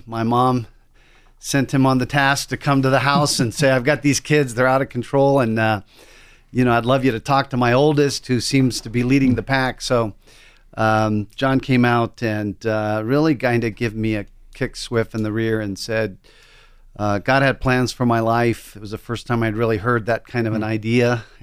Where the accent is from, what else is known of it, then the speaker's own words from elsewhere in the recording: California, United States; Well, I grew up in Southern California. Had a dad and mom that loved the Lord.